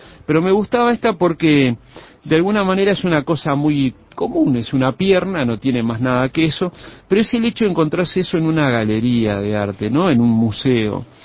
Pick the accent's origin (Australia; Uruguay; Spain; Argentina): Uruguay; Montevideo; soy montevideano, soy uruguayo, sudamericano